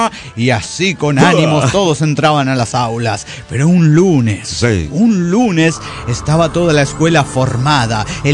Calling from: Guadalajara, Jalisco, Mexico; de Guadalajara, Jalisco, México.

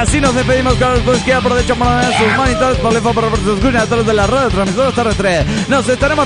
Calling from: Golden, Colorado, United States; de Golden Colorado.

